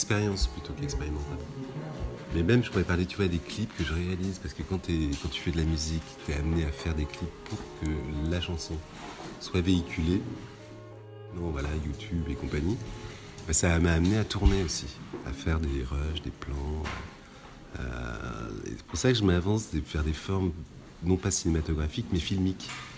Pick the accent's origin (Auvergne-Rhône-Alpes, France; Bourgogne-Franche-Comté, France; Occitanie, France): Bourgogne-Franche-Comté, France; Mâcon; born there; je suis né à Mâcon